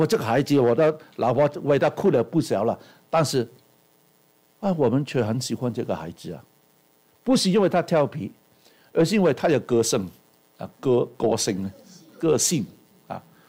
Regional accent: Hong Kong; 香港人永远都有这个习惯了。我是香港来的

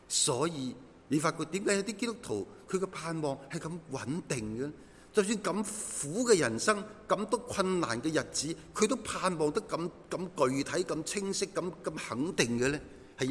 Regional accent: China; 我哋中國人食嘢食筷子，用筷子夾嘢食，好叻噶嘛！

